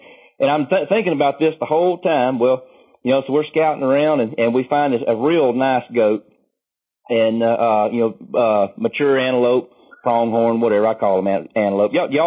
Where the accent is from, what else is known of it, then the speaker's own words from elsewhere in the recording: Georgia, United States; from Northwest Georgia.